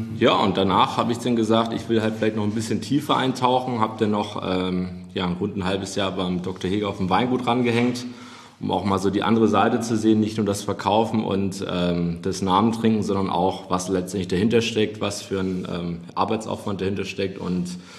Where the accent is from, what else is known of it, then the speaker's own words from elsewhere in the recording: Hamburg, Germany; Und dann zurück in die Heimatstadt, bin ja gebürtiger Hamburger, habe ich dann Gourmet-Gastronomie gemacht